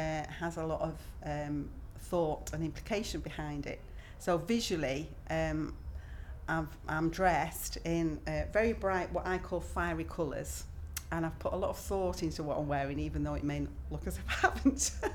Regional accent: Warrington, North West England, United Kingdom; I'm 59, going on very quickly for 60. And where I come from Warrington in Cheshire, that used to be Lancashire.

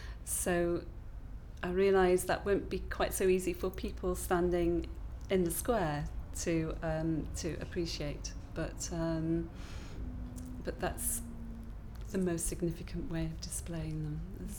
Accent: Scarborough, Yorkshire and the Humber, United Kingdom; I was born on the 15th of February 1955. And I come from Scarborough in North Yorkshire.

